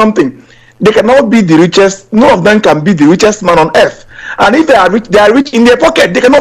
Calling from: London, United Kingdom; calling from London.

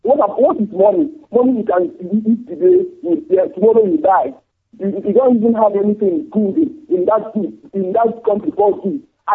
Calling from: Malaysia; English is a second language; Yeah, I'm calling from Malaysia. I came from Ninja, the local government, Yapa Land.

